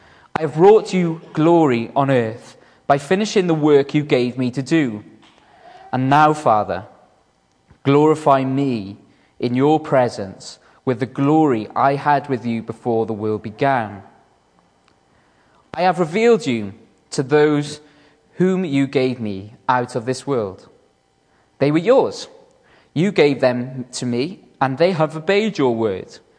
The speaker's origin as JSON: {"language": "English", "town": "Cardiff", "region": "Wales", "country": "United Kingdom", "said": "I've come with Marnie, my wife. We're from Cardiff. We go to a church in Cardiff as well called Emmanuel Baptist Church, which is in the Gibalva Estate."}